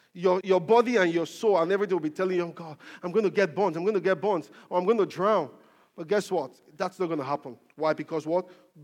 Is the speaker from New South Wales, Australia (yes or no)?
no; Melbourne, Victoria, Australia; moved away; I was from Melbourne previously, you know, and I did change my location.